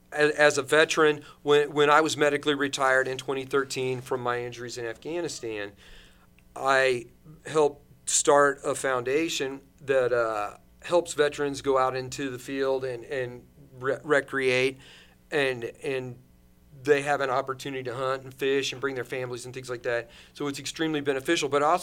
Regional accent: Missouri, United States; because we're from Missouri. It's the show me state.

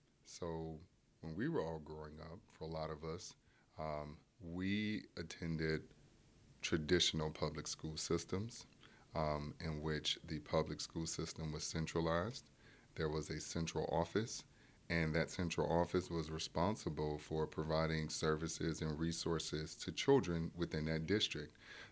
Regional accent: Pascagoula, Mississippi, United States; the yellow school bus would say, I'm from Pascagoula, Mississippi.

